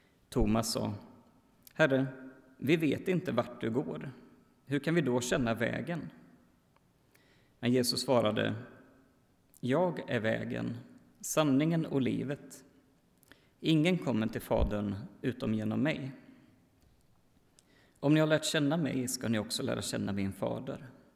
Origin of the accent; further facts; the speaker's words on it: Lidköping, Västra Götaland County, Sweden; now in Örebro, Sweden; så kommer jag ifrån Lidköping. Den här församlingen är min första församling som jag blev medlem i när jag var 16 år gammal. Nu så bor jag i Örebro